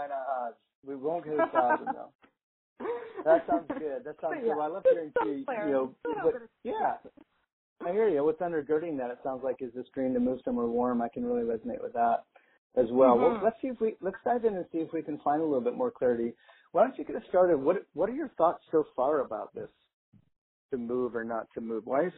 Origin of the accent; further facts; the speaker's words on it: Michigan, United States; Yeah, I grew up in Michigan, so I got used to that thing as well.